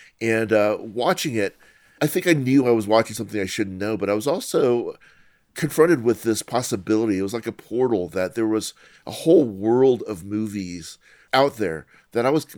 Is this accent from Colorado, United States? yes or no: yes; Colorado, United States; born there; I'm Asian American. My parents were Chinese. I was born in Colorado.